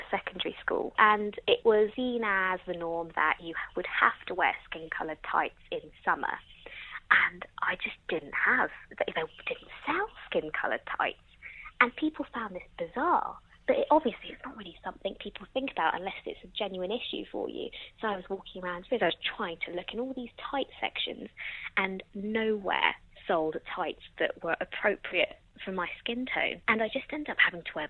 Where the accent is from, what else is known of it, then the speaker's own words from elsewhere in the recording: England, United Kingdom; growing up in England